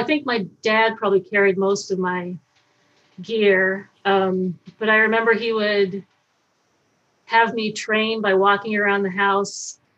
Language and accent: English; Sacramento, California, United States; So I grew up in Sacramento, and I was on the track team in junior high school or middle school